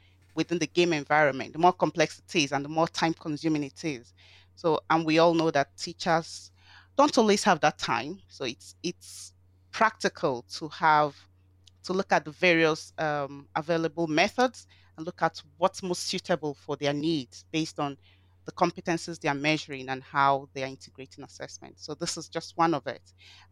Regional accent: Nigeria; moved away as an adult; also born or lived in Istanbul; now in Newcastle, United Kingdom; I'm from Nigeria. And I was born and brought up in Nigeria. I lived there until about 4 years ago when I moved to Istanbul and then Newcastle.

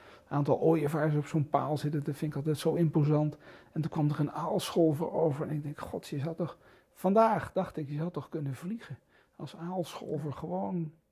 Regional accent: Arnhem, Gelderland, Netherlands; ik heb als kind woonde ik in Arnhem aan de rand van de Noordrand tegen de bossen van de Veluwe aan. En daar heb ik eigenlijk mijn hele jeugd, tot mijn 18e, was ik in het bos.

